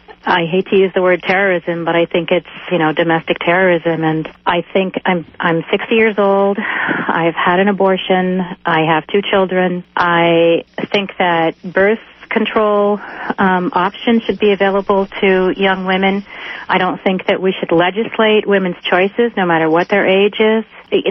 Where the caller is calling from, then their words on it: Oakland, California, United States